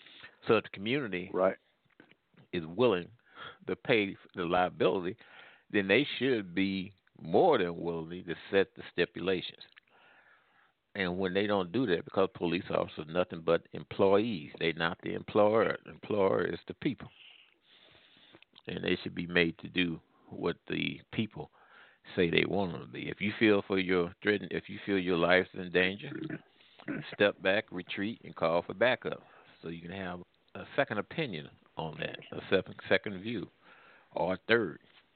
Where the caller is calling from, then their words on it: Midwest, United States; calling from the Midwest.